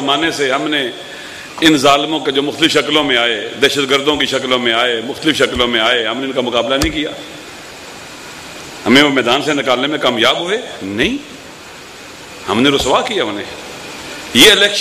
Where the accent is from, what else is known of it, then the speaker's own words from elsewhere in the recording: Gujar Khan, Punjab, Pakistan; born there; now in Rawalpindi District, Pakistan; جس حلقے میں میں پیدا ہوا ہوں، گجر خان کا حلقہ ہے، مجھے تو نہیں پتا تھا کہ وہاں 80,000 شیعہ ووٹ رجسٹرڈ ہے